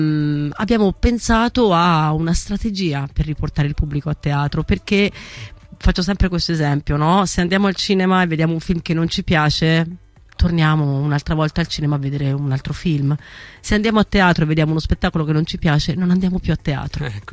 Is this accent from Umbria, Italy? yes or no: yes; Umbria, Italy; io sono umbra e quindi facevo tutte le sagre con la mia compagnia